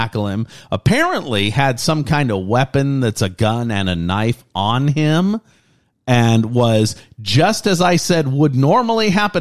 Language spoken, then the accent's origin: English; Lafayette, Louisiana, United States; have opened a branch in my hometown of Lafayette, Louisiana.